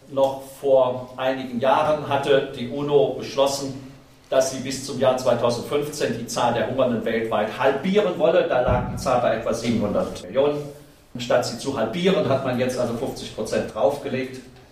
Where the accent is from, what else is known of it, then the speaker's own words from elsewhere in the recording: Bonn, North Rhine-Westphalia, Germany; Also ich komme aus Bonn, in der Nähe von Köln, deshalb sage ich das normalerweise, betone ich das nicht